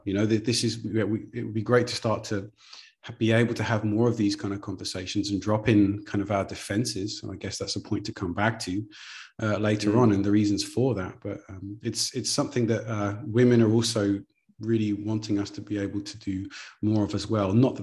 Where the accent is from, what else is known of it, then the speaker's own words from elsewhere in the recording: England, United Kingdom; it's especially growing up in England